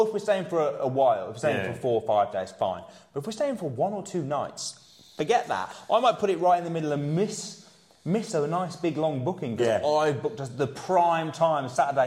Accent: England, United Kingdom; I'm English.

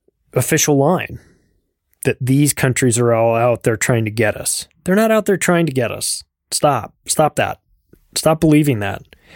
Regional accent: United States; As an American, with friends that are from the UK

